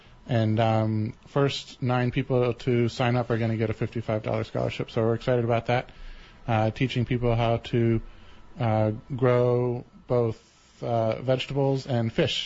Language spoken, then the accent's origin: English; Iowa, United States; So I am originally from Iowa, farm country, and grew up in a small community in southeastern Iowa.